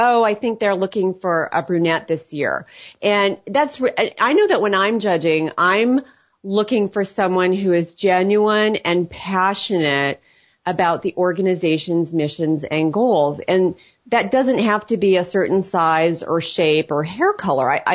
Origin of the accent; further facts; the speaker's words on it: Minnesota, United States; In Wisconsin, and I love Wisconsin because I'm from Minnesota.